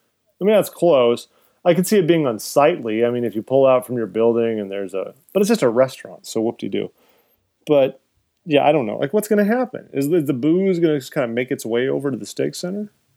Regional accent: California, United States; See, I don't need to watch the OC because I'm from Orange County, so I live it every day.

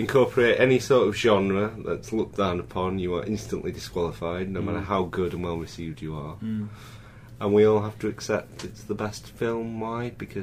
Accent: London, United Kingdom; from Fulham.

